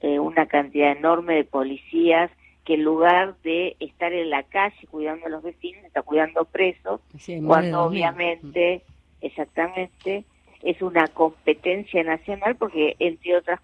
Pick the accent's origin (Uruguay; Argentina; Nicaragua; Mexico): Argentina; Buenos Aires; hay que señalarlo y hay como porteño, digamos, reclamarlo, ¿no?